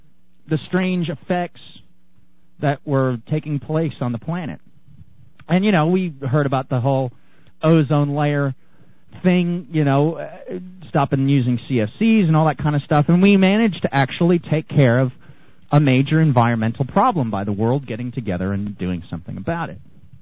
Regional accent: Germany; also born or lived in Los Angeles, United States; now in Australia; You know, I come from Germany via LA to here

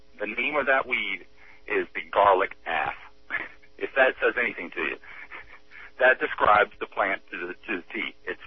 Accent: Virginia, United States; Well, you know, I'm originally from Virginia.

